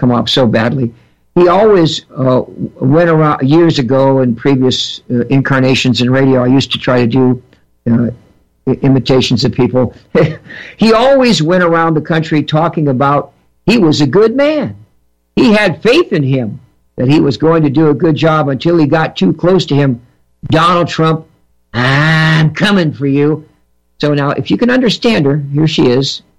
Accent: New York City, New York, United States; born there; You know, I was born in New York City.

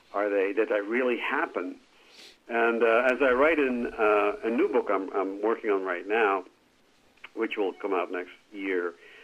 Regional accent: United States; Certainly for me as an American archaeologist an historian

